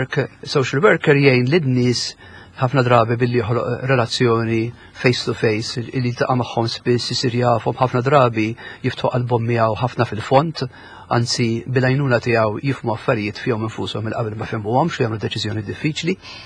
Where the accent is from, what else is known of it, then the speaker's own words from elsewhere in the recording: Nadur, Gozo, Malta; Minn Nadur jien.